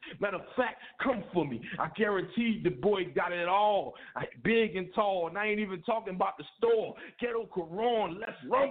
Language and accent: English; Philadelphia, Pennsylvania, United States; also born or lived in Delaware; now in New Jersey, United States; I was born in Delaware, raised in Philadelphia, Pennsylvania, which is North Philly